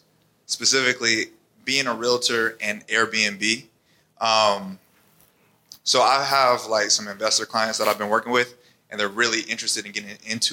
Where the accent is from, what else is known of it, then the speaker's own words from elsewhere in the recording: Atlanta, Georgia, United States; I'm actually from Atlanta, Metro Atlanta.